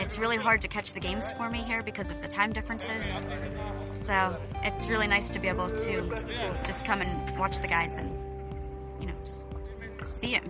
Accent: Pennsylvania, United States; I'm from Southwest Pennsylvania.

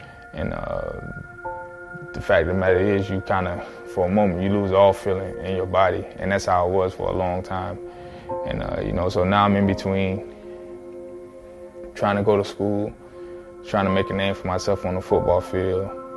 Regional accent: Palmetto, Florida, United States; she was in my hometown of Palmetto where my family was, and she drove up from Palmetto to Tampa, picked me up.

